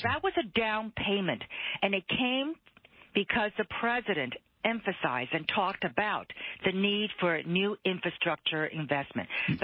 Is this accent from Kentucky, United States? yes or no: yes; Kentucky, United States; Rural America has been overlooked. I always say, I come from Kentucky, and I used to live in, you know, urban areas.